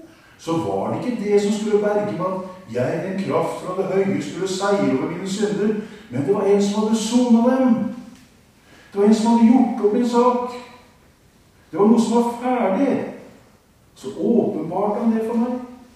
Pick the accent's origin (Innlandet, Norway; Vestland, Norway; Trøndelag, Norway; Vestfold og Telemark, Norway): Vestfold og Telemark, Norway; Traff han ned på Torvik Kragerud, der jeg kommer fra.